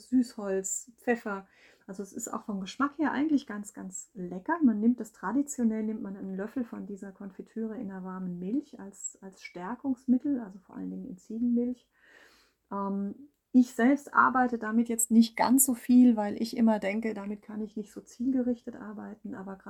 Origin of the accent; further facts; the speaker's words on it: Hesse, Germany; wie man bei uns im Odenwald das Lattwerk kennt